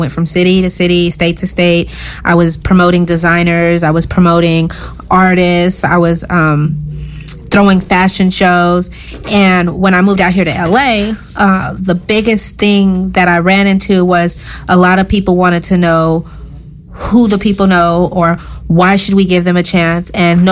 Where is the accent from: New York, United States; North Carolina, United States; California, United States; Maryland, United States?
California, United States; Oakland; now in Los Angeles, United States; I am from Oakland, California, the Bay Area. I graduated from Tuskegee University, and now I've been living in Los Angeles for the past 5 years now.